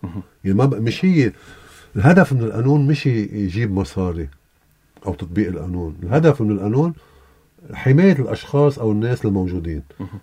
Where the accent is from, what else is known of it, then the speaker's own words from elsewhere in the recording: Lebanon; نحن كلبنانية